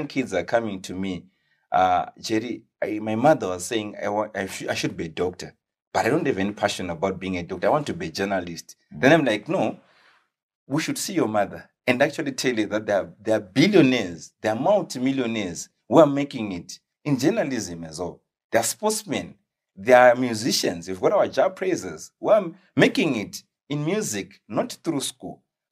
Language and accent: English; Watsomba, Manicaland, Zimbabwe; English is a second language; So I was born and bred in Watsomba.